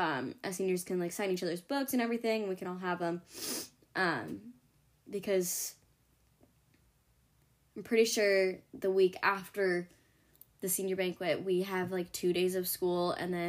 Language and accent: English; New England, United States; And then I'm gonna get her a Dunkin' Donuts gift card, because we're from New England.